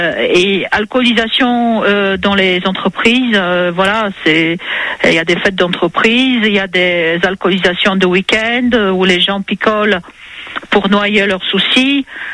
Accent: Poland; French is a second language; now in France; moi, je viens de Pologne

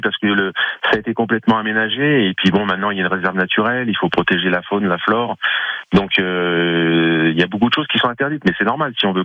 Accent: Saint-Marceau, France; puisqu'à l'origine, j'étais de Saint-Marceau, donc avec les copains, en vélo, on allait se promener là-bas.

